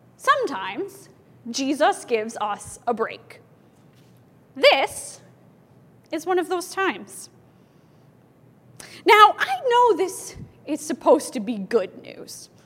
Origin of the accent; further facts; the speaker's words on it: Ohio, United States; I grew up in Johnny Appleseed country in western Ohio.